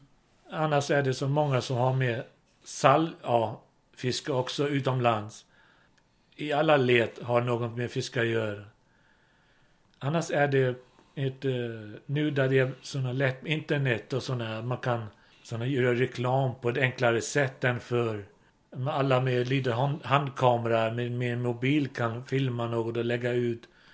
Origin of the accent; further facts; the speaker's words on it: Klaksvik, Faroe Islands; Swedish is a second language; från min hemstad Klaksvik